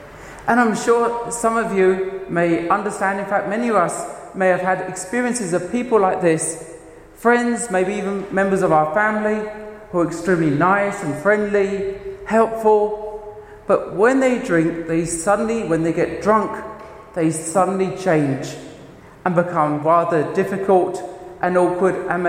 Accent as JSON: {"language": "English", "region": "England", "country": "United Kingdom", "tie": "born or raised there", "said": "when I grew up in England, one of the things that we often had on the television were advertisements"}